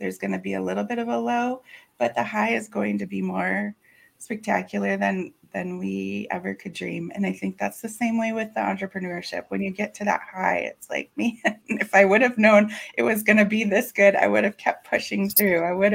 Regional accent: Minnesota, United States; And I'm from Minnesota. Like, we get weather constantly changing.

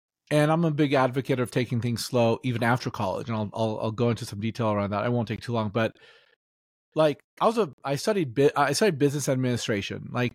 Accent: Los Angeles, California, United States; also born or lived in New York / Athens; Yeah, I grew up in Los Angeles, the Valley. I spent my whole life here, except for a year and a half where I lived in New York.

